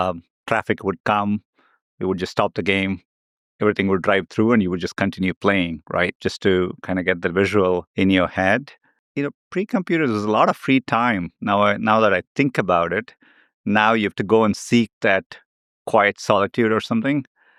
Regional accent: Chennai, Tamil Nadu, India; I grew up in Chennai. It's in south of India. It's a beautiful, bustling city.

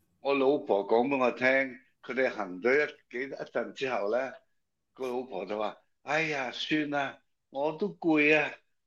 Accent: Hong Kong; 我哋香港人讲咩？

